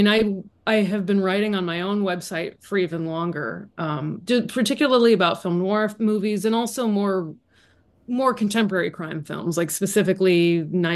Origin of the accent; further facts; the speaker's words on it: Arizona, United States; growing up in Arizona, just all those weird little.